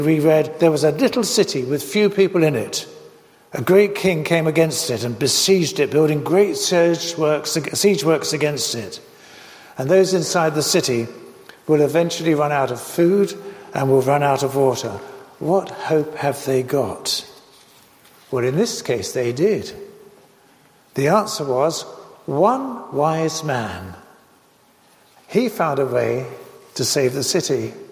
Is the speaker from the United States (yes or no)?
no; London, United Kingdom; I was brought up in London, in the outskirts of London